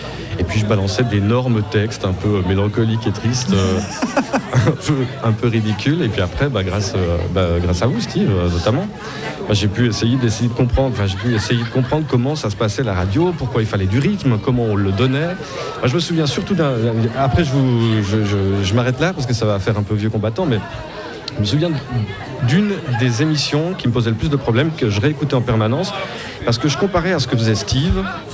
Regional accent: Jura, Switzerland; Moi, je venais des Franches-Montagnes et puis dans les Franches-Montagnes, on a un R qui est un peu râpeux, vous savez. Puis on a des O qui sont très ouverts

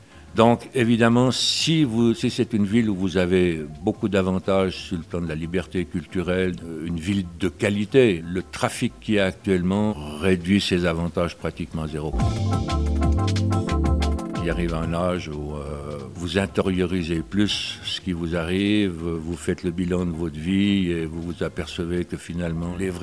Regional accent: Yverdon, Vaud, Switzerland; born there; Je suis né moi-même à Yverdon, mais j'ai travaillé à Genève donc pour des raisons professionnelles. Mais mon grand-père était de Sainte-Croix, ma grand-mère était de la Côte-aux-Fées.

